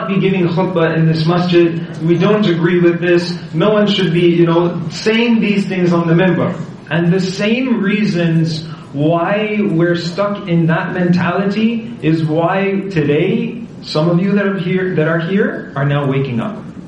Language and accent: English; Montreal, Quebec, Canada; When I was in grade 10, high school, in Quebec, born and raised in Montreal, finished high school, bilingual, you name it.